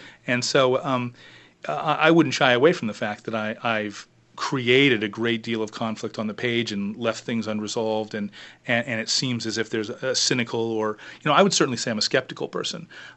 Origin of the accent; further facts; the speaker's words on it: United States; Yeah, I'm an American, so I'm an equal opportunity hater.